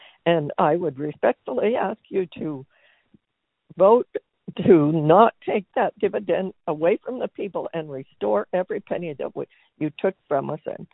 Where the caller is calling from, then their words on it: Soldotna, Alaska, United States; I'm calling from Soldotna, Alaska, where I've lived for 37 years.